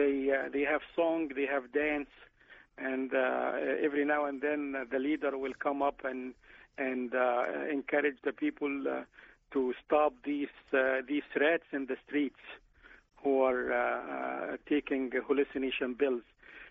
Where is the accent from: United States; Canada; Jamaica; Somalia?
Somalia; I'm originally from Somalia